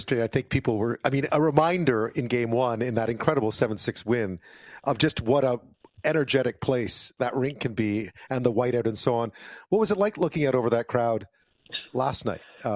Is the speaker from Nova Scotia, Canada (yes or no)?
no; Montreal, Quebec, Canada; I grew up in Montreal